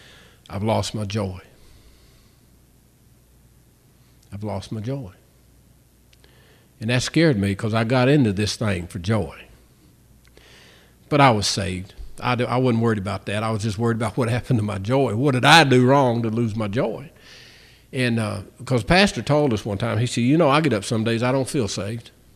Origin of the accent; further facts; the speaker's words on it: West Virginia, United States; I'm sorry, I'm from West Virginia originally. That's why I don't know nothing.